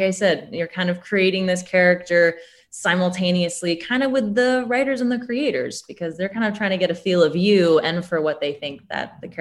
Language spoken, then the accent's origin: English; New York, United States; But I am from New York. So New York, I think, has kind of like, no pun intended, warmed me up to this experience.